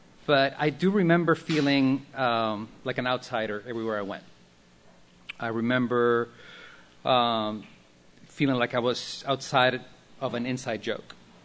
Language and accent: English; Mexico City, Mexico; I was born and raised in Mexico City.